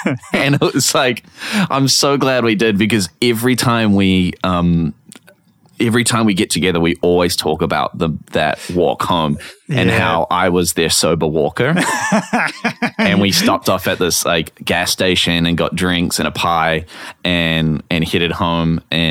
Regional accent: New Zealand; Yeah. I come from New Zealand.

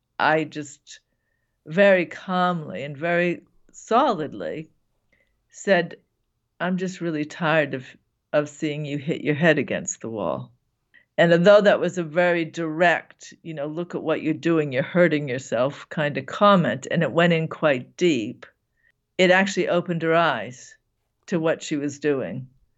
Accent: Boston, Massachusetts, United States; Yeah, I mean, I'm from Boston, so we can be very, I don't know. I mean, we might be on par with the New Yorkers.

